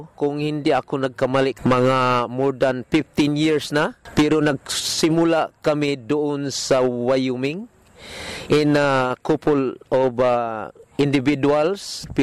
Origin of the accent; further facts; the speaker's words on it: Visayas, Philippines; now in Australia; Oo, kahit nga ako, Bisaya ako, pero akala ko pagdating ko dito sa Australia